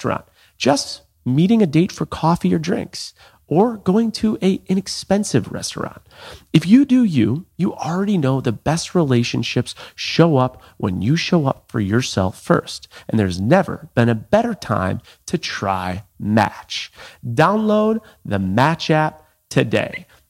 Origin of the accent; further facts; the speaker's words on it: Buffalo, New York, United States; I grew up in Buffalo, New York.